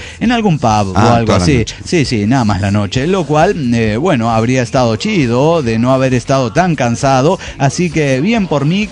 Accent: Mexico; moved away; Yo salí de México, mi madre me dijo, siempre seco, hijo, para no enfermarte.

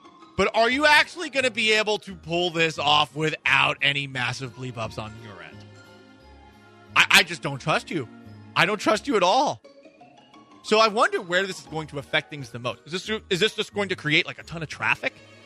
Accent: Massachusetts, United States; I grew up in Massachusetts

